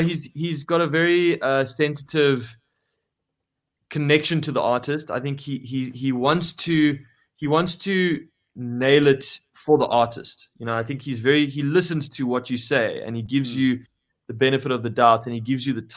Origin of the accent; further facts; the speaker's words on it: South Africa; I was saying I'm a South African artist. I'm going to go and collaborate with American artists.